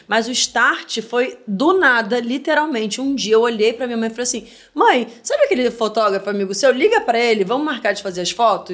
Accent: Petrópolis, Rio de Janeiro, Brazil; moved away; also born or lived in Japan; A vida mudou completamente. Saí de Petrópolis, 9 meses depois eu tava no Japão.

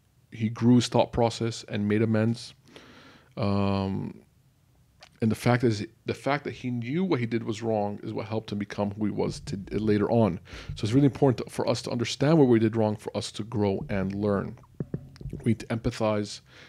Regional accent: Lebanon; I'm Lebanese. I grew up in Lebanon. But I'm darker than the average Lebanese person.

